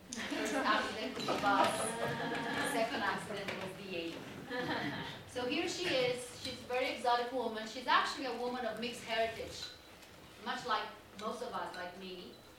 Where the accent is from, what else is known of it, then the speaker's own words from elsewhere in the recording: Brazil; also born or lived in Mexico; I lived in Mexico. That's where I met my husband, Zarco. I'm actually from Brazil, South America.